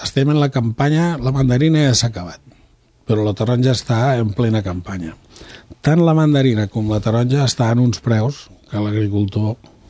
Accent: Catalonia, Spain; jo vinc de les Terres de l'Ebre, suposo que per la forma de parlar se m'haurà descobert la procedència.

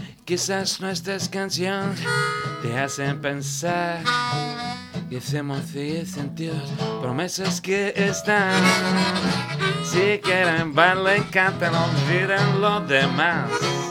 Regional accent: Bulgaria; Vengo de Bulgaria.

